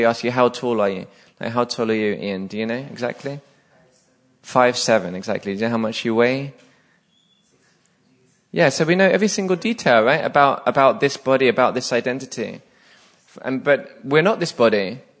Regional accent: England, United Kingdom; I'm a man, or I'm white, or I'm English, in my instance

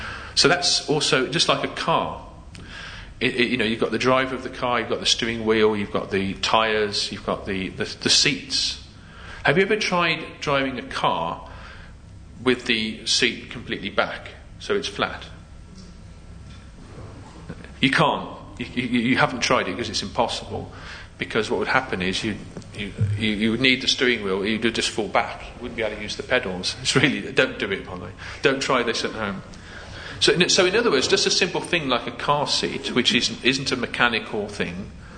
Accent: Birmingham, West Midlands, United Kingdom; and I was from Birmingham.

